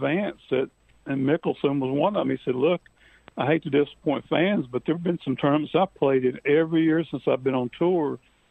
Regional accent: Greensboro, North Carolina, United States; I'm from Greensboro, and we have a major junior tournament there each year that's sponsored by the Wyndham.

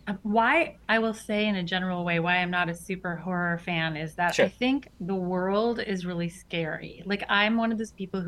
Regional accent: Detroit, Michigan, United States; So, my whole life growing up was Michigan, and I was born in Detroit.

